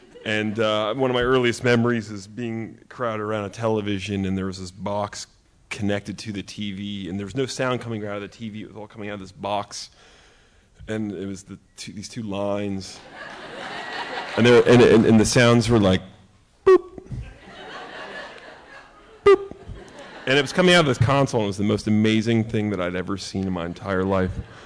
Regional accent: Maryland, United States; I grew up in Harford County. I'm the youngest of five children in a house of, I guess, seven people.

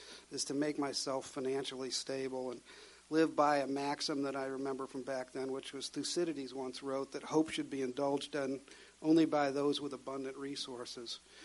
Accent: Michigan, United States; I was a child of the 70s. I grew up in Michigan.

